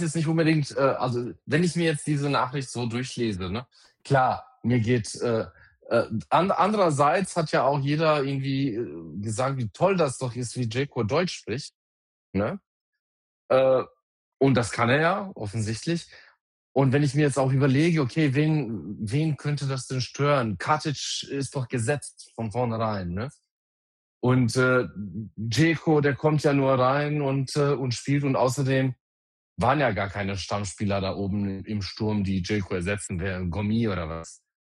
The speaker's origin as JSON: {"language": "German", "country": "Bosnia & Herzegovina", "said": "und das nervt mich als Bosnier übrigens, weil ich spreche so nicht"}